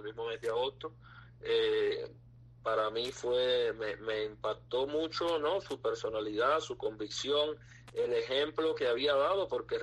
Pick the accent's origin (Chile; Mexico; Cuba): Cuba; para los que somos cubanos y hemos vivido dentro y sabemos cómo funcionan las cosas ahí